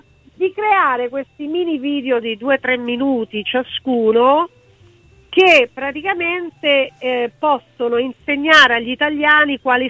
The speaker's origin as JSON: {"language": "Italian", "town": "Rome", "region": "Lazio", "country": "Italy", "tie": "born or raised there", "said": "sono nata e cresciuta a Campo dei Fiori"}